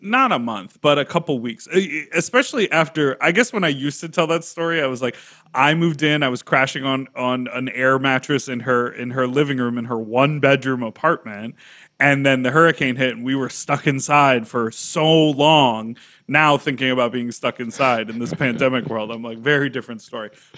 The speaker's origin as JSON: {"language": "English", "town": "Chicago", "region": "Illinois", "country": "United States", "said": "I'm from Chicago. I like the vibe in Chicago. I'm not really a New York person."}